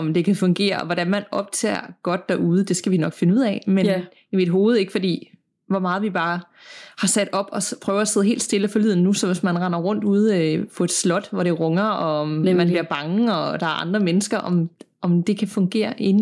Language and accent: Danish; Middelfart, Region of Southern Denmark, Denmark; Jeg kommer fra Middelfart på Fyn, som er byen, inden man krydser over til Jylland.